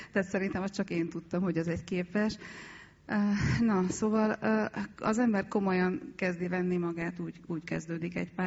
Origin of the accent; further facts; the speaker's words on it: Hungary; also born or lived in Cluj-Napoca, Romania; hogy Kolozsvárt ott hagytuk, elhagytuk, és Magyarországra jöttünk, 87-ben történt, és ott nőttem fel.